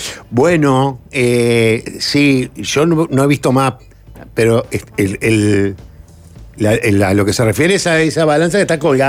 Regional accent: Tacuarembó, Uruguay; 44 años y soy de Tacuarembó

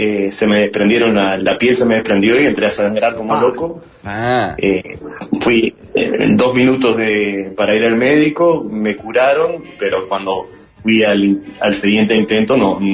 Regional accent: San José, Uruguay; now in Montevideo, Uruguay; Soy de San José, vivo en Montevideo y me preparé ahí.

